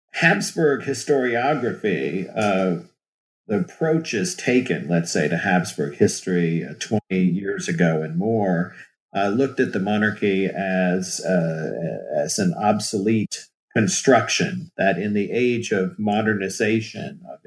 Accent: New Jersey, United States; I'm originally from New Jersey, which has, I guess, little to do with it.

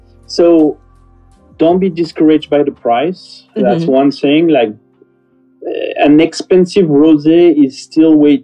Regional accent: Provence-Alpes-Côte d'Azur, France; now in United States; And that's why I grew up in Provence, so I'm skewed towards light and pink.

